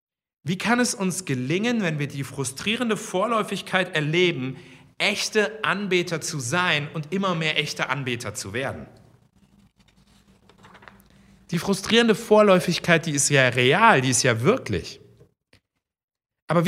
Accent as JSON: {"language": "German", "town": "Giessen", "region": "Hesse", "country": "Germany", "said": "Ich komme ja aus Gießen und ich habe auch in Gießen studiert. Und als ich in Gießen studiert habe, habe ich direkt am zentralen Platz in Gießen gewohnt, der sogenannte Marktplatz."}